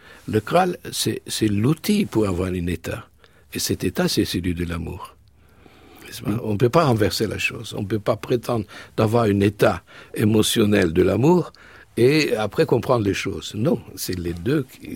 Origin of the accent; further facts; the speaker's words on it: Turkey; French is a second language; moved away; Quand j'ai quitté la Turquie dans les années 70... C'était un égir pour moi.